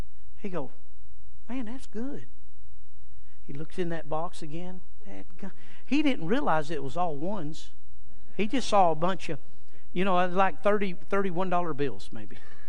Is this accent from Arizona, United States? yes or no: yes; Casa Grande, Arizona, United States; born there; My dad told me after he worked for John Wayne, the Duke, when I was born in Casa Grande